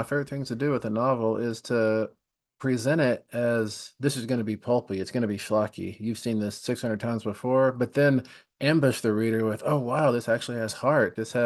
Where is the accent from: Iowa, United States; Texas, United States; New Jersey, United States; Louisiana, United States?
Texas, United States; but I grew up in West Texas, so it feels to me like there was a lot of violence in West Texas.